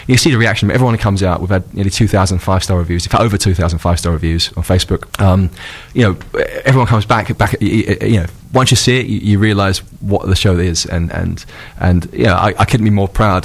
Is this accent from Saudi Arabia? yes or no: no; East of England, United Kingdom; I'm from Essex. So is my father. He was born in Romford.